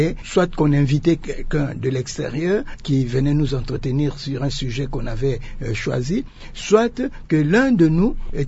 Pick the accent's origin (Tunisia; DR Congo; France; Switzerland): DR Congo; Bandal, Kinshasa; À l'époque, nous avons grandi en partie à Bandal, Bisengo, dans notre maison familiale, n'est-ce pas?